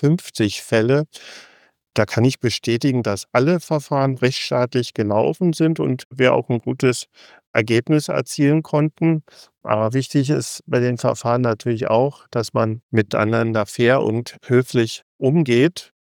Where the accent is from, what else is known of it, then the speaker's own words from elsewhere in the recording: Berlin, Germany; Sie kommt aus Stuttgart und ich komme aus Berlin.